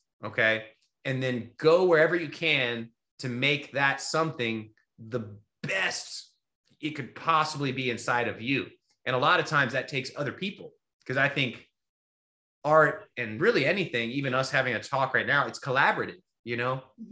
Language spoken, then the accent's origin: English; Austin, Texas, United States; But you know, in Austin, I was feeling, it's my hometown as well